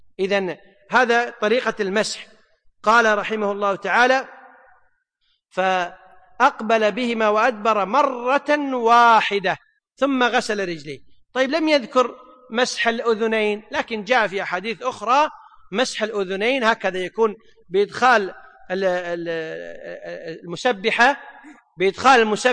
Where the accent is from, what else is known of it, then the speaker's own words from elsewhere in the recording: Kuwait; احنا نسميه باصطلاح من أهل الكويت طاسة